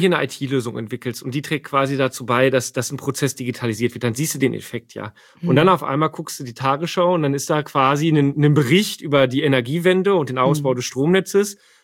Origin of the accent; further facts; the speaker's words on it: North Rhine-Westphalia, Germany; Ich komme hier aus dem Sauerland.